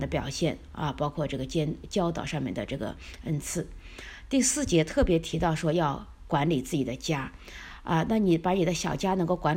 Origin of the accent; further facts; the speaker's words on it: China; 就像我们中国人说的“一屋不扫，何以扫天下”